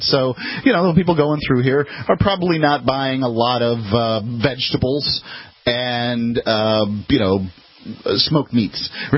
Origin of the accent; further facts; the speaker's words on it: Sarasota, Florida, United States; born there; I was born in Sarasota Memorial Hospital.